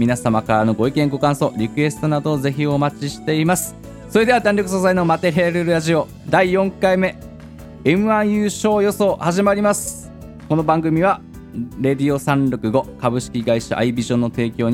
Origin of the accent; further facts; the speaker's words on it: Fukui, Japan; あの俺福井出身だから、